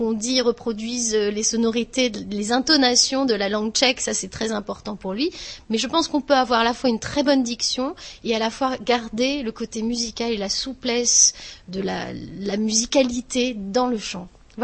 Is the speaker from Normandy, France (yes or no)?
no; Marseille, Provence-Alpes-Côte d'Azur, France; Alors, moi, je suis marseillaise.